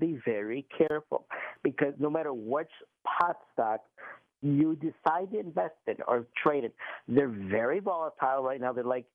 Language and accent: English; Chicago, Illinois, United States; I'm originally from Chicago.